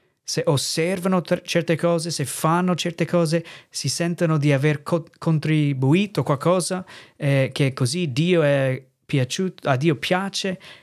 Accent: United States; Italian is a second language; now in Italy; sono missionario, vengo dagli Stati Uniti, servendo il Signore qui in Italia dal 2007

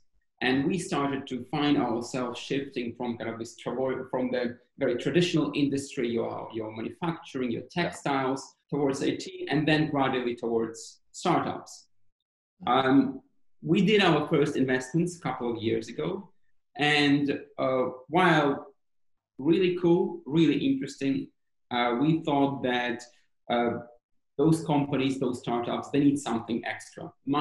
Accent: Ukraine; now in United Kingdom; as I am originally from Ukraine

